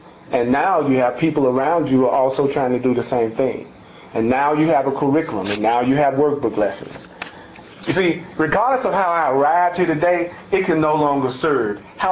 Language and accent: English; the South, United States; and I grew up black in the South, and I didn't have a lot of money